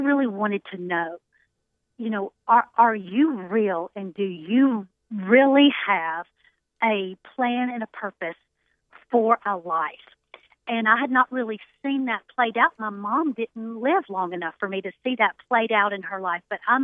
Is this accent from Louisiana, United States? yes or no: yes; Shreveport, Louisiana, United States; moved away; I grew up in Shreveport, Louisiana. So I'm kind of a Louisiana girl, even though I have been in Texas for some 17 years by this point, but I grew up and still have family in Shreveport, Louisiana.